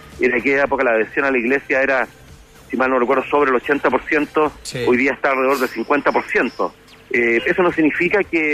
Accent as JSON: {"language": "Spanish", "country": "Chile", "said": "nos ha costado mucho como sociedad chilena trabajarlo, porque todavía seguimos mirando en menos a una persona que tiene un apellido mapuche, sí, comparado con yo, que tengo un apellido español"}